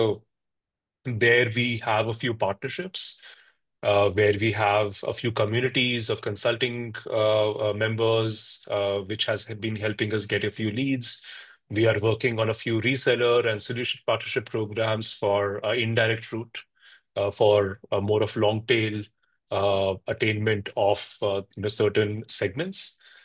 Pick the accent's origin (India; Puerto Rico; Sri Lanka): India; I grew up in India